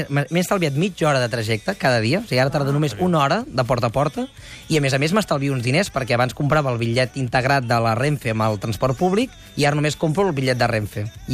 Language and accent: Catalan; Granollers, Catalonia, Spain; Jo sóc de Granollers